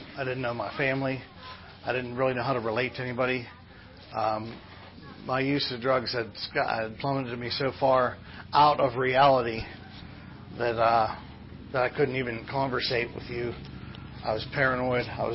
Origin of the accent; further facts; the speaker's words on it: Indiana, United States; now in Latrobe, United States; My hometown's Indiana. I live in Latrobe now. So I'm like part of the Sewana area.